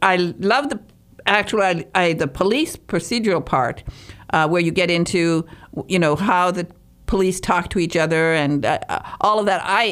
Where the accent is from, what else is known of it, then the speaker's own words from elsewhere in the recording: Michigan, United States; I actually had cornbread the other day because I come from Michigan, so we don't eat cornbread except at Thanksgiving.